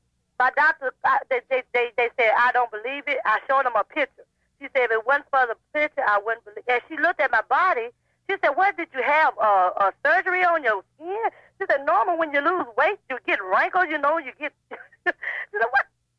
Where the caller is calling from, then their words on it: Arkansas, United States; I'm calling from Arkansas.